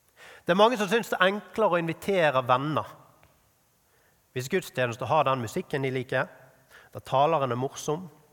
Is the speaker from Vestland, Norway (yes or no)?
yes; Askøy, Vestland, Norway; på Askøy, kommunen jeg vokste opp i, rett utenfor Bergen.